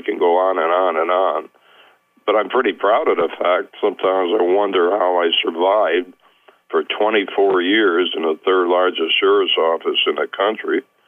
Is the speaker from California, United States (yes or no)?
no; Springfield, Massachusetts, United States; Well, as far as me personally, I'm from Springfield, Mass, and I joined the Army in 1950